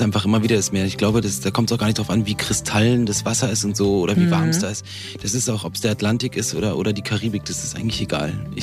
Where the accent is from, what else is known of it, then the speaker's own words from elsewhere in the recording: Fehmarn, Schleswig-Holstein, Germany; also born or lived in Berlin; Ich hatte ja das Glück, dass ich auf Fehmarn groß werden durfte.